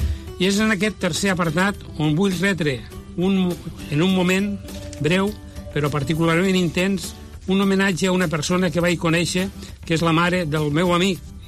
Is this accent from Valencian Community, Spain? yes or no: no; Puiggròs, Catalonia, Spain; dels mesos de setembre de la meva infància a Puiggròs, d'on soc fill